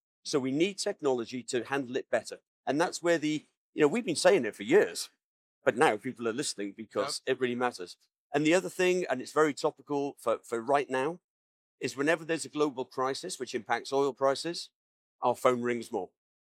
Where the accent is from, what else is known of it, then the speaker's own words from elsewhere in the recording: England, United Kingdom; So if we take the NHS, I'm from England, see if I get this statistic right.